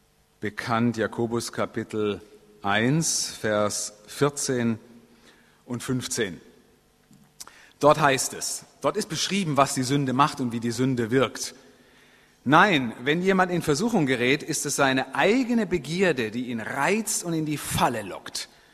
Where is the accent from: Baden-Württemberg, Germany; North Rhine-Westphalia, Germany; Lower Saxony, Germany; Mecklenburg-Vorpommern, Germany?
Baden-Württemberg, Germany; Wir sind auch ein bisschen auf dem Land aufgewachsen, ja, also nicht so völlig ländlich, aber also die nächste Großstadt Karlsruhe war ungefähr 10 Kilometer weit weg. Das Dorf hatte 9000 Einwohner, in dem ich aufgewachsen bin.